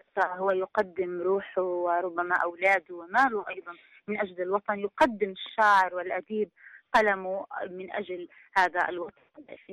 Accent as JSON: {"language": "Arabic", "town": "Gaza", "region": "Gaza Strip", "country": "Palestine", "tie": "born there", "said": "شاعرة، عمري 32 خريف، ولدت في غزة مهد وقبلة الصمود والكرامة."}